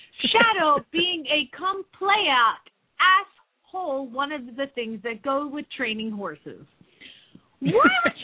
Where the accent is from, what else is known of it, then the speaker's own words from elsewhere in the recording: the South, United States; accent: Southern; I don't even think my sister-in-law's heard my Southern accent.